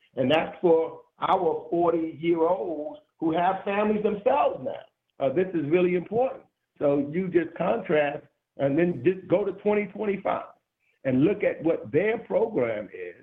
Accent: New York, United States; look, I'm from New York.

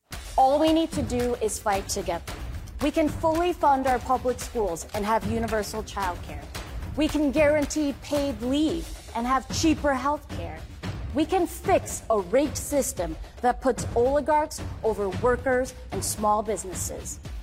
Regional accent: Madison, Wisconsin, United States; I am a proud daughter of South Korean immigrants, born and raised in Madison, Wisconsin

